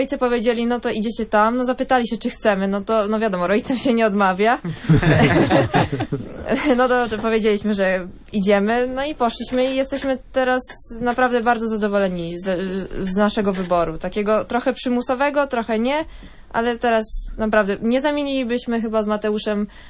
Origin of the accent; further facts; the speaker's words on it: Lublin, Lublin Voivodeship, Poland; now in Zielona Góra, Poland; No my w ogóle przyjechaliśmy tutaj do Zielonej Góry z Lublina